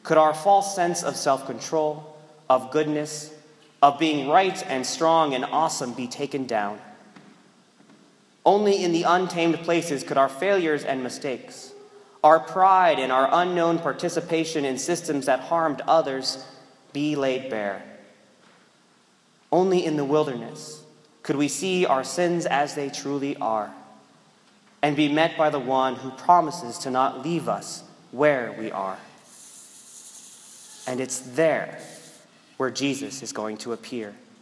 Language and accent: English; Colorado, United States; since I grew up in Colorado, it's hard for me not to fill in the rest of what John the Baptist looks like.